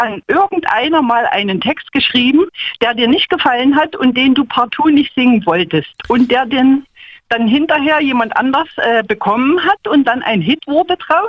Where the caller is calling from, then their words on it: Leipzig, Saxony, Germany; Ich bin ja aus Leipzig … aus Leipzig, 62 Jahre alt.